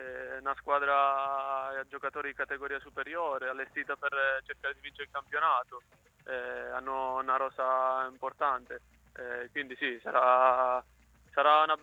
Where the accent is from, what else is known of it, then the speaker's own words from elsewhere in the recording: Cosenza, Calabria, Italy; sono cosentino, sono tifoso del Cosenza fin da bambino